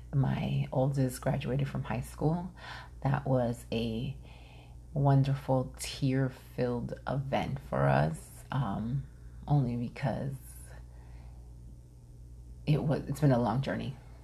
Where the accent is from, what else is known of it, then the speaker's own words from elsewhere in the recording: Yonkers, New York, United States; I'm from Yonkers, and … is like the GOAT. Not just in Yonkers, but like everywhere. But when you're from Yonkers, from the same part of town that he's from, it really hits you when someone passes away.